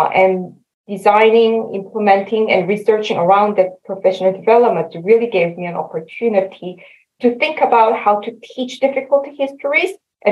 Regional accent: Seoul, South Korea; English is a second language; I was born and raised in Seoul, Korea. I also went to K-12 school in South Korea.

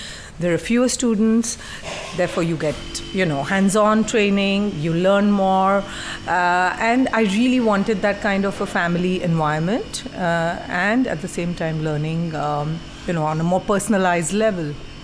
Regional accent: India; English is a second language; I'm 52 years old, and I'm from India. And I'm basically a home chef and a caterer in back home in India.

